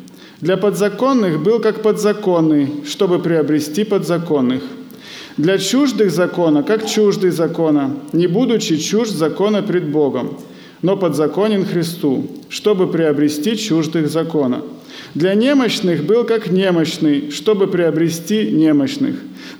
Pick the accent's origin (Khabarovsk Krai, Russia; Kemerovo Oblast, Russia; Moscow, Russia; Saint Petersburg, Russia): Kemerovo Oblast, Russia; Novokuznetsk; now in Germany; я приехал из Германии. Мы вообще родом с Сибири, Новокузнецк город. В 1983 году мы с родителями переехали на постоянное место жительства в Германию, ну и с тех пор там живу.